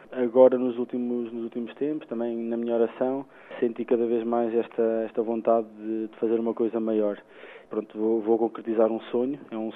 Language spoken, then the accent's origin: Portuguese; Coimbra, Centro, Portugal; born there; tenho 28 anos, nasci em Coimbra, na cidade onde resido também atualmente.